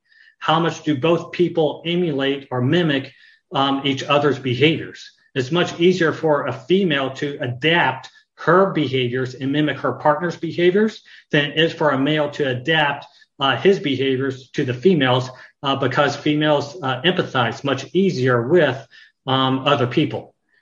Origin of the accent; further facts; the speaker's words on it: Bedford, Texas, United States; I grew up in Texas, in Bedford, Texas, which isn't too far away from the DFW airport. My mom was a flight attendant for a number of years, so we always had to live close to a large international airport.